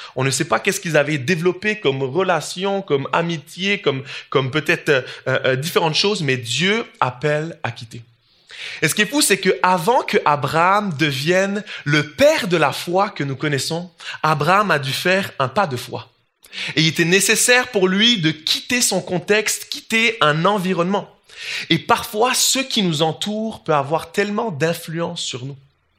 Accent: Switzerland; now in Canada; moi je viens de la Suisse

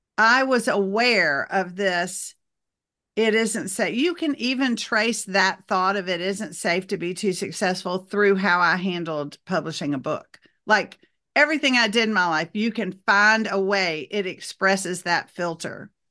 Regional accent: Deep South, United States; And I grew up in the Deep South in the 60s.

